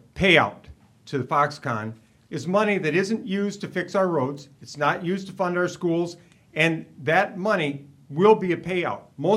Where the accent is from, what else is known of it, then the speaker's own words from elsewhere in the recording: South Dakota, United States; born there; now in Wisconsin, United States; I was born in South Dakota, and now when I go back there. We moved to Wisconsin because there was an opportunity to buy land here and not there.